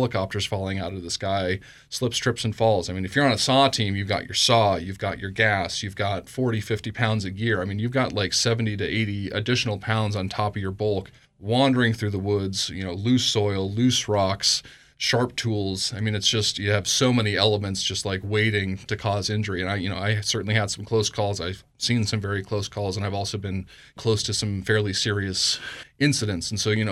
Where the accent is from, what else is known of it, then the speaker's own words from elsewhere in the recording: Pocatello, Idaho, United States; also born or lived in Southern Arizona, United States / Northern Mexico; And then I'm from Idaho, grew up in Southeast Idaho here in Pocatello. I'm a hometown boy, very proud of it, but was out of the state for quite some time.